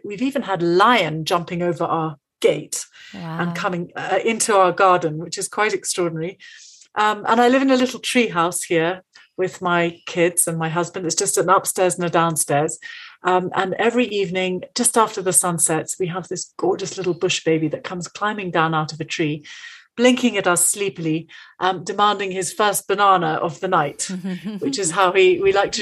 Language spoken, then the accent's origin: English; Kenya; I'm actually Kenyan. I was born in Kenya